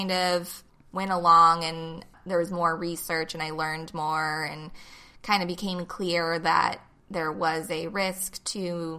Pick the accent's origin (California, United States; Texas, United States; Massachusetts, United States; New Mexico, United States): California, United States; And I grew up on the Central Coast, moved here when I was a kid, and stayed until college.